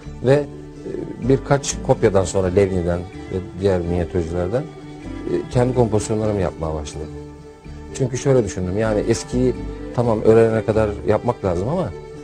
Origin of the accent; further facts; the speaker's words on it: Bandırma, Balıkesir, Turkey; Bandırma'da doğdum. Çocukluğum orada geçti. İlk ve orta tahsilimi orada bitirdim.